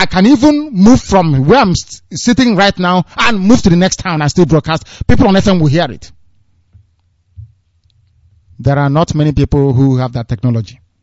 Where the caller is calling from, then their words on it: Biafra, Nigeria; I am speaking from Biafra land. This broadcast is coming from Biafra, not from outer space. I'm not in London. I'm not in Europe. I am in Biafra land.